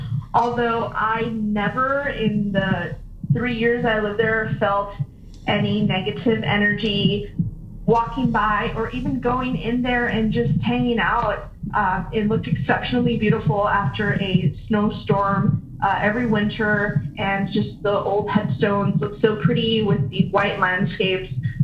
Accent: Dallas, Texas, United States; I'm from Dallas, Texas.

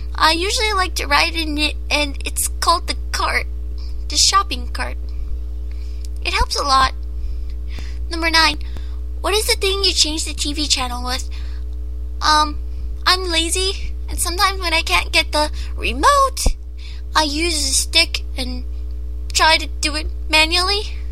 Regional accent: California, United States; Number two, where you're from. I'm from California. Sunny!

